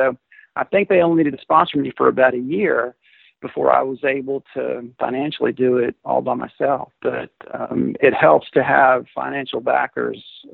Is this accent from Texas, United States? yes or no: yes; Abilene, Texas, United States; See, I grew up in Abilene, like I mentioned, and I worked for Charles Coody at Fairway Oaks Golf and Racquet Club in the bag room